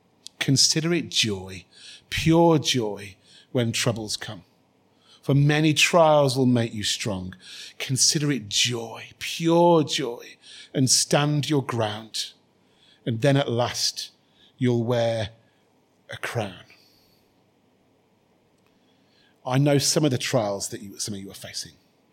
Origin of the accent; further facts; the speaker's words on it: United Kingdom; because we're British, we're middle class, we're stoic.